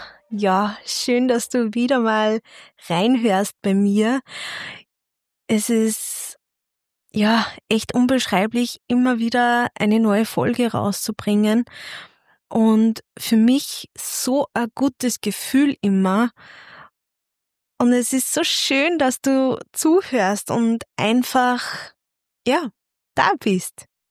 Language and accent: German; Bad Ischl, Upper Austria, Austria; now in Linz, Austria; Wir sind 2009, sind wir vom Salzkammergut, weil ich bin ja gebürtig aus Bad Ischl, und da sind wir 2009 in die Stadt gezogen, nach Linz.